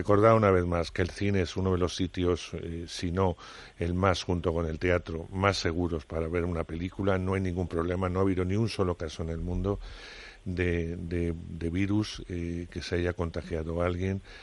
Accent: Castile, Spain; Como buen castellano, cuando tengo que decir una cosa para bien o para mal, la digo.

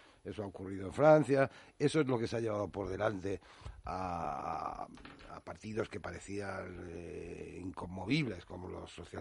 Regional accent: Andalusia, Spain; Y soy de Andalucía, lo normal es quitarlas.

